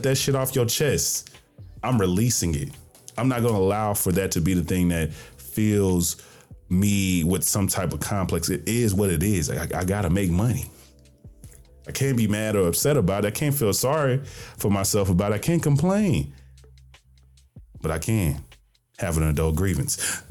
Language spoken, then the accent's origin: English; Jackson, Tennessee, United States; living in my hometown of Jackson, Tennessee, yeah, you might be a king.